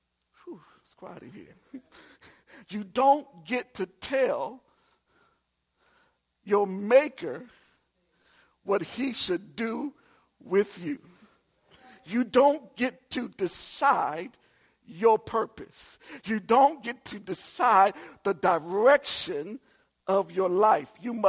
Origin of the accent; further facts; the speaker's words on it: Maryland, United States; also born or lived in New Orleans / New Jersey; now in Minnesota, United States; I grew up in Maryland. My plan was to live in New York.